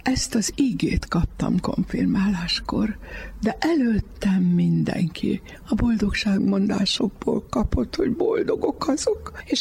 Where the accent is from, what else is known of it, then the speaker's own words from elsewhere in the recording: Debrecen, Hajdú-Bihar, Hungary; Hát én egy iparos gazdálkodó család egyetlen gyermekeként nőttem föl